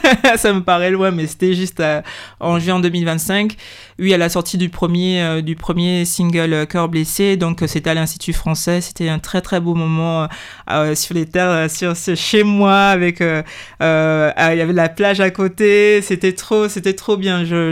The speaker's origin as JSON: {"language": "French", "country": "Gabon", "said": "c'est à nous de dire que nous, on est des Gabonais à part entière. Et quel que soit ce qui est dit, ce qui est mis en place, on fait partie du Gabon."}